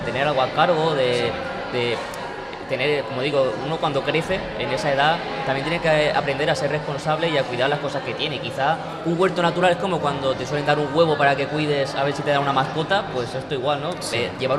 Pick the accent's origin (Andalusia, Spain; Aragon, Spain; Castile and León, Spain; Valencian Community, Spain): Valencian Community, Spain; Sí, yo soy de la Vega Baja.